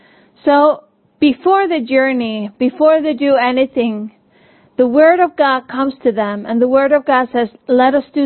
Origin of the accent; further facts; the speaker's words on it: Iceland; growing up in Iceland, there were so many times we would experience storms.